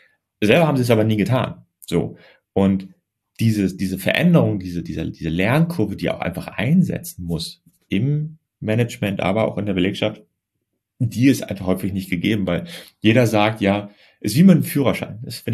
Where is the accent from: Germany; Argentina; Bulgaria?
Germany; ich komme ja aus Deutschland